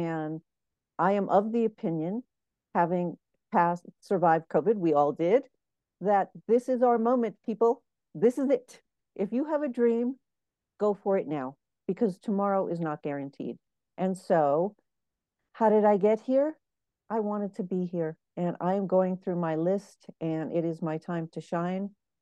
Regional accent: New York, United States; born or raised there; also born or lived in Cuba

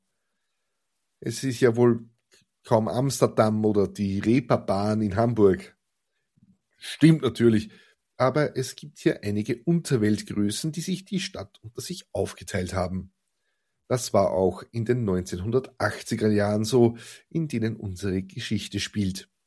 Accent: Linz, Upper Austria, Austria; Als gebürtiger Linzer darf ich es ja sagen, die oberösterreichische Landeshauptstadt ist jetzt kein Touristenmagnet.

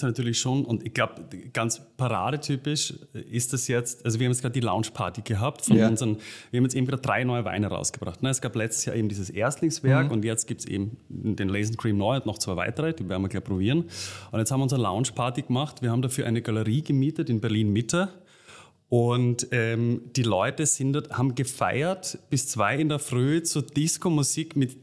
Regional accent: Styria, Austria; Wir sind ja beide aus der Steiermark. Ich bin aufgewachsen am Ziereck.

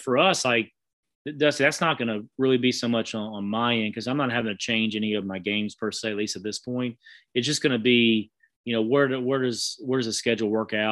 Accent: Southeast, United States; growing up in the Southeast

